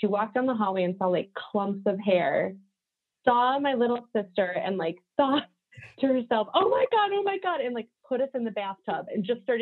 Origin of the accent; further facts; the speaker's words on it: Cupertino, California, United States; also born or lived in Solon, Ohio; I was born in Solon, Ohio, which is where Matrix was founded. And there's like a huge hair community there. There's a ton of hair people in my family. And then I spent a few years growing up in Cupertino, which is where like Apple is.